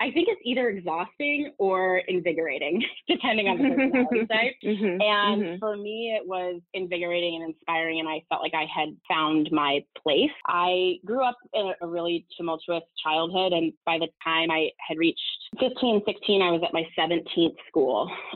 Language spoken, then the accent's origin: English; California, United States; while I was from California and flowers are everywhere and the LA flower market is massive